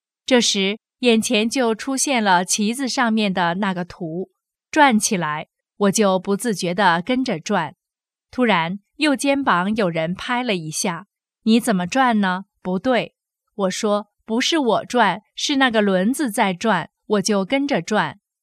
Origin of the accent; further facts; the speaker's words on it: Changchun, Jilin, China; 我是从长春来听老师讲法的